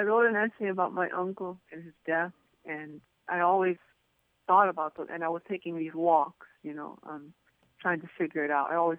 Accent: Hartford, Connecticut, United States; Well, you know, I grew up in Hartford, and there were very few fire escapes, believe it or not. And I worked in tobacco fields in the Connecticut River Valley, so it was in the country.

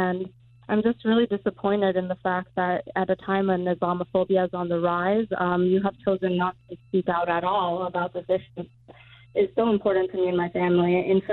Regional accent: Hurley, New York, United States; Hi, this is … I'm from Hurley, New York.

